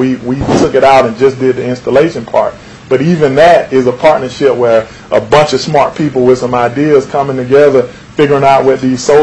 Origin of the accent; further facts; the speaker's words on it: Georgia, United States; accent: twang; So so I'm from Georgia. I know y'all hear the twang in my voice.